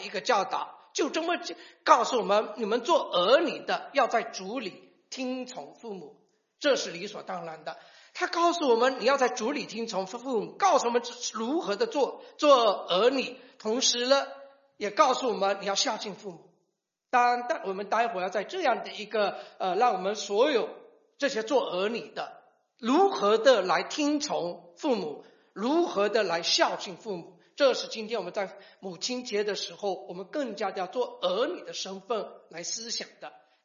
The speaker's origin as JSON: {"language": "Chinese", "country": "China", "said": "一般我们中国人在家里面夫妻双方比较少去表扬的，对吧？"}